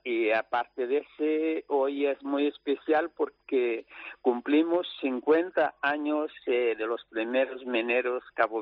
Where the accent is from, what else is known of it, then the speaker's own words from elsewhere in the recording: Cape Verde; now in Torrevieja, Spain; los que vivimos aquí tenemos el corazón partido. Yo, por ejemplo, ya soy de Cabo Verde, pero soy muy español.